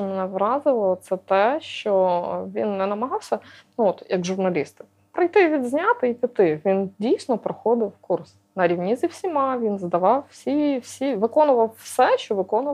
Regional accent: Koziatyn, Vinnytsia Oblast, Ukraine; Тому що я сама з Козятина.

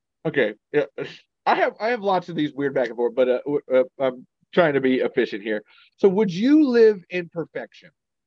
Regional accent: United States; So this is a constant question for me as an American.

